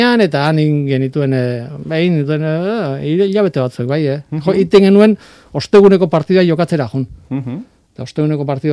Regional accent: Azpeitia, Basque Country, Spain; ni azpeitearra Loiolakoa naiz, hausukoa

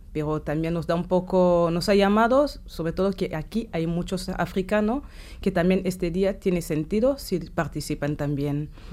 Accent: DR Congo; Sí, soy de la República Democrática del Congo.

